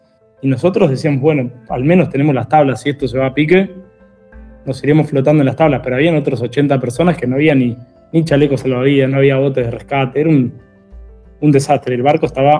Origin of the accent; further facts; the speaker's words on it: Argentina; Venimos de Argentina. ¿Saben dónde queda Argentina? La tierra de Messi. Venimos de lejísimos a verlos a ustedes.